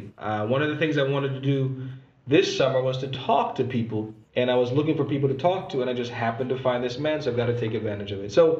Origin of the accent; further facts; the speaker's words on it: Barrouallie, St. Vincent & Grenadines; now in United States; today I'm in St. Vincent, in my hometown of Barrely, doing my Dare 360 soccer or football camps